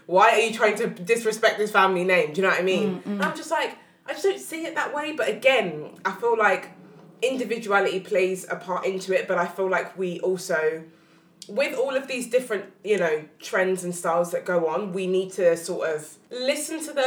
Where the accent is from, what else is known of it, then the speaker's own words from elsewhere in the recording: East London, London, United Kingdom; born there; also born or lived in Essex; I was born in East London, then I moved to Essex, and now I'm back in East London again.